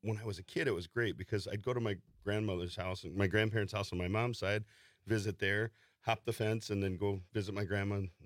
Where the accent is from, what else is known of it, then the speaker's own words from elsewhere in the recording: West Virginia, United States; West by God, Virginia.